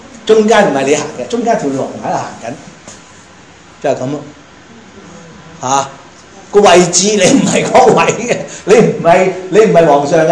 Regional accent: China; 呢、这個概念係我哋中國人咧去諗係點樣去設計去做好佢。

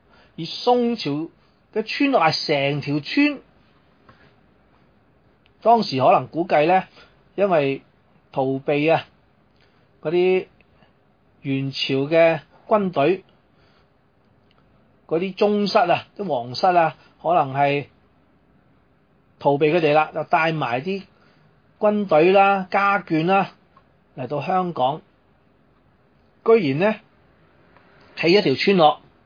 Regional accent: China; 究竟我哋中国人以乜嘢思想作为一个主族呢？

